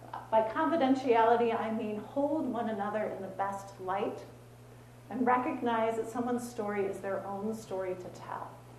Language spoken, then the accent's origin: English; Portland, United States; I grew up in Portland, and I'm living in the Midwest, and I encounter a sense of different culture every day, still.